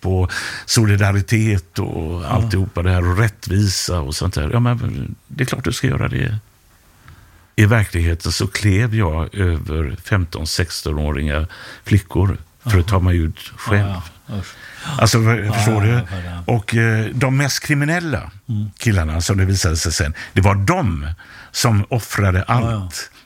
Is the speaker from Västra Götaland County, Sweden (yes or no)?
yes; Gothenburg, Västra Götaland County, Sweden; Jag är uppvuxen på Hisingen.